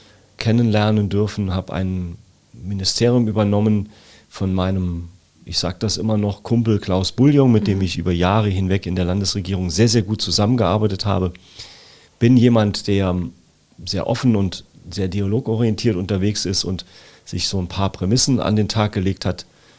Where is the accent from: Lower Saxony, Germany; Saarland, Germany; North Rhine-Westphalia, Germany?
Saarland, Germany; Siersburg; im Gemeinderat meiner Heimatgemeinde Rehlingen-Siersburg und 27 Jahre immer stolz und gern Ortsvorsteher meines Heimatortes in Siersburg.